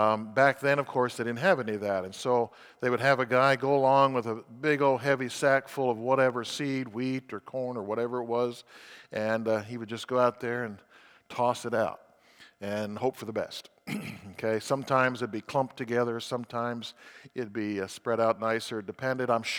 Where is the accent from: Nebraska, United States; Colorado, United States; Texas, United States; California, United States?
Colorado, United States; I picture where I grew up in Colorado.